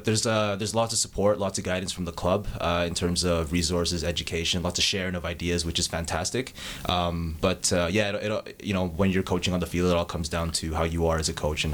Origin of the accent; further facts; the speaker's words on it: Calgary, Alberta, Canada; And just growing up in Calgary, Alberta is a beautiful place.